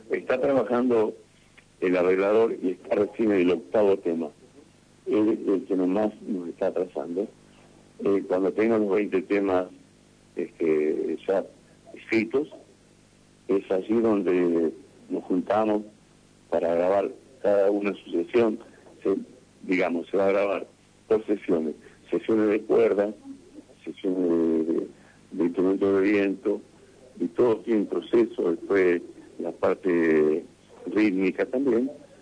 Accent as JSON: {"language": "Spanish", "region": "Santa Fe", "country": "Argentina", "said": "Y como santafesinos, con un producto que va a ser Made in Santa Fe, total."}